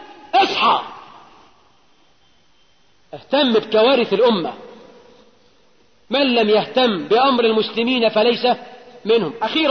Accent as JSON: {"language": "Arabic", "country": "Egypt", "said": "بلدنا مصر"}